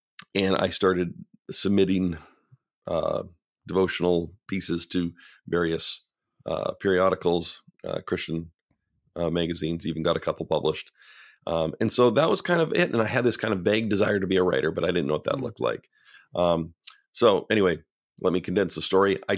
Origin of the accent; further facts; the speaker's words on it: Canada; I grew up in Canada.